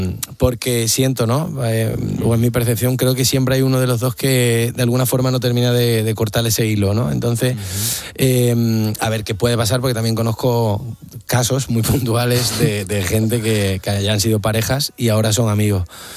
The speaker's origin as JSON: {"language": "Spanish", "town": "Seville", "region": "Andalusia", "country": "Spain", "said": "Y yo soy de Sevilla, en Sevilla flipas."}